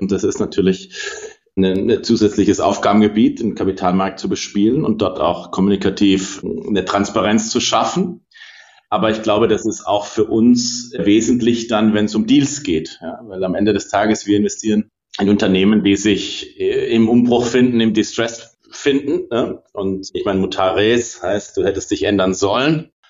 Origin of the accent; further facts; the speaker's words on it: Baden-Württemberg, Germany; Ich bin selbst in einer Unternehmerfamilie, kleiner Unternehmerfamilie groß geworden in der Nähe von Karlsruhe.